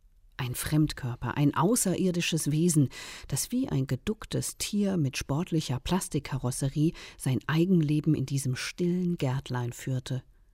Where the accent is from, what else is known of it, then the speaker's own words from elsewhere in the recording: Mainz, Rhineland-Palatinate, Germany; Von Tirol über das schwedische Designlabor von Husqvarna geht es in meine Heimatstadt Mainz.